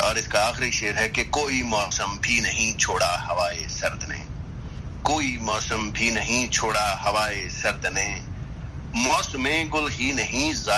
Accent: Punjab, Pakistan; اردو کی تعلیم جو ہے وہ، جہاں سے میں ہوں پنجاب سے، وہاں آپ کو اسپیشلی بڑے شہر میں جا کر آپ کو کورسز لینے پڑتے ہیں

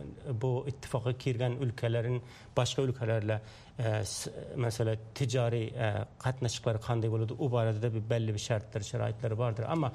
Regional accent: Afghanistan; Bizim kelishimiz Afg'oniston, Afg'onistonning turkmanlaridan.

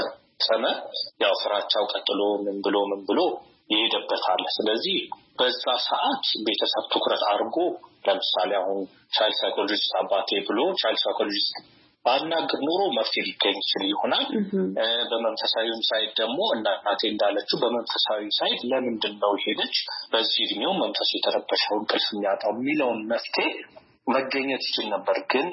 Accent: Addis Ababa, Ethiopia; የተወለድኩት አዲስ አበባ ነው።

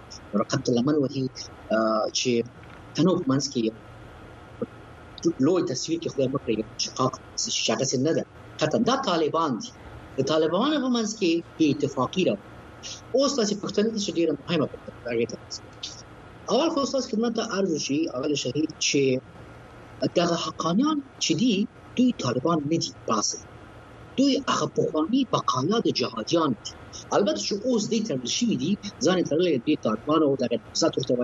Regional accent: Kabul, Afghanistan; چې زه خپل د کابل یم

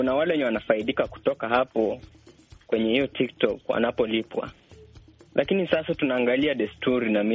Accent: Kobujoi, Nandi County, Kenya; Natoka Kenya, mkoa wa Bonde la Ufa, sehemu inaitwa Aldai Kobjoy.

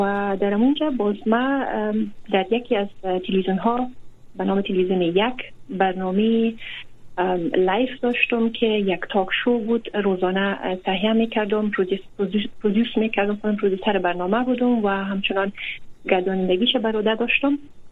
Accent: Germany; also born or lived in Kabul, Afghanistan; تحصیلات خود در آلمان ختم کردیم. مکتب در اونجا خواندم، در کابل تولد شدیم و در آلمان بزرگ شدیم.

